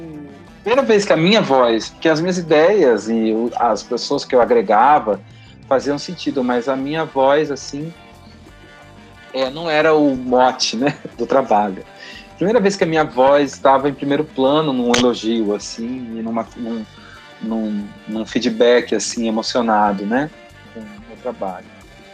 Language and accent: Portuguese; Londrina, Paraná, Brazil; moved away as an adult; now in São Paulo, Brazil; eu vim de Londrina duas vezes para cá, para São Paulo.